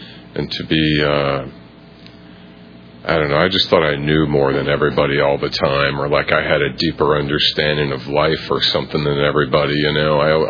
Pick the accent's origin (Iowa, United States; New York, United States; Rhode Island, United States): Iowa, United States; And I grew up in Iowa, northeast Iowa, town of 500 people, surrounded by cornfields and cows and pigs, and there was no stoplight in town